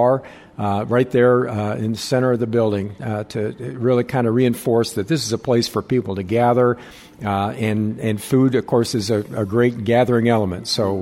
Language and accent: English; Iowa, United States; also born or lived in Michigan; You know, I come from Iowa, in Michigan